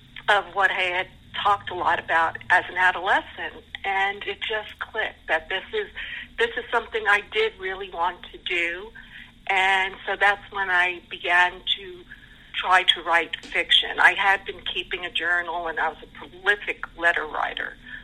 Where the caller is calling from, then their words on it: San Marcos, Texas, United States; I am in San Marcos, Texas, which is just west of San Marcos, Texas, which is between Austin and San Antonio.